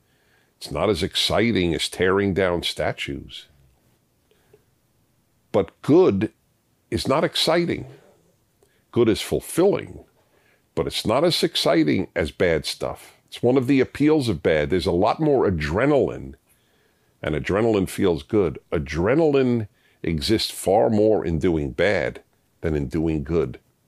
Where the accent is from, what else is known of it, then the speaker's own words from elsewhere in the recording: United States; And I don't say it because I'm American.